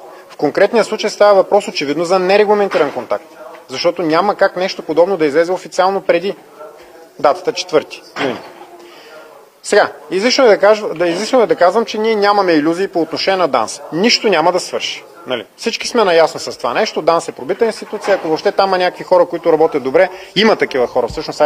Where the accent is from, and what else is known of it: Varna, Varna Province, Bulgaria